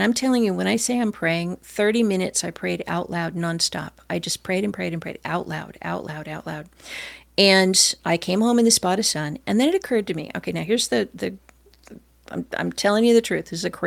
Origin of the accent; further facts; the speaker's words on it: California, United States; also born or lived in New Hampshire; And I'm from Southern California where it's really sunny. And I've also lived in New England, in New Hampshire